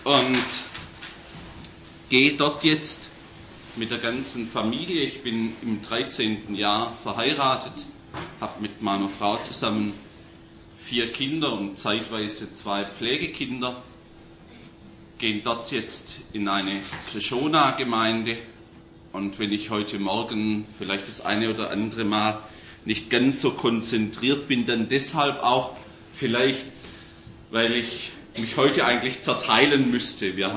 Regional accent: Holzgerlingen, Baden-Württemberg, Germany; also born or lived in Böblingen; ich bin gebürtig ganz hier aus der Nähe. Ich bin in Böblingen geboren und aufgewachsen in Holzgerlingen.

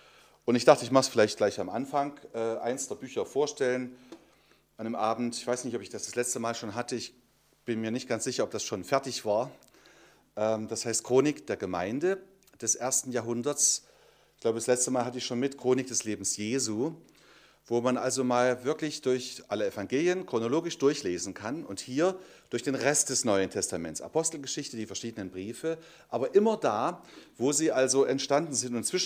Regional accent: Hammerbrücke, Saxony, Germany; Zunächst möchte ich euch ganz herzlich grüßen von meiner Heimatgemeinde. Das ist Hammerbrücke im Vogtland.

